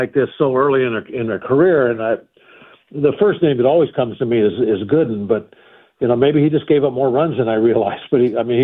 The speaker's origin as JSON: {"language": "English", "region": "California", "country": "United States", "tie": "born or raised there", "said": "I was still in high school and I was growing up in California."}